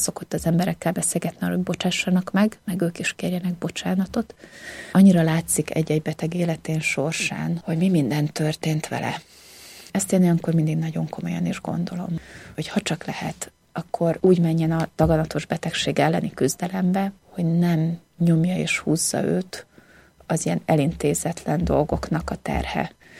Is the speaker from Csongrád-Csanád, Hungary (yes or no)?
yes; Szeged, Csongrád-Csanád, Hungary; Alföldiként álltam ott, Szegedről jöttem